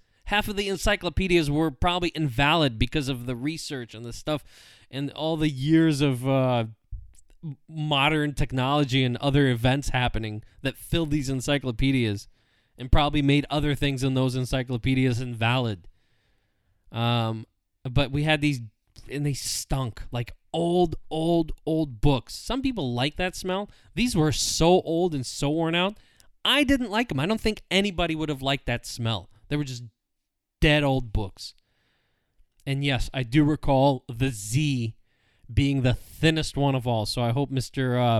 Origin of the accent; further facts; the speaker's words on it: Russia; now in United States; I grew up in Soviet Union. I was born and raised in Soviet Union. Then in the 90s, we came to the United States, and we were still very foreign.